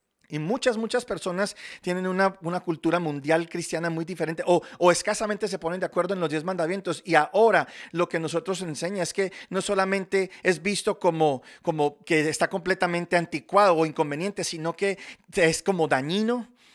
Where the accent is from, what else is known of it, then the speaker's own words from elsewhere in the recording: Charlotte, North Carolina, United States; crecí en Charlotte, no en Cary. Pero cuando yo estaba creciendo, es todo el mundo, oh sí, wow, eres de Carolina del Norte.